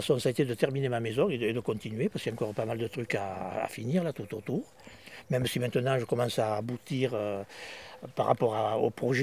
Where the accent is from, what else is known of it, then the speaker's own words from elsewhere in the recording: Florac, Occitanie, France; J'ai commencé ma vie ici, je suis né à Florac. Et donc après, j'habite un petit mas qui s'appelle Fombonne, qui est perdu là dans les alentours.